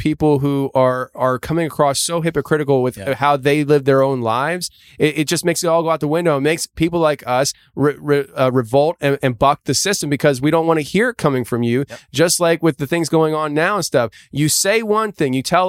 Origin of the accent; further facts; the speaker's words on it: United States; I'm like, I'm American.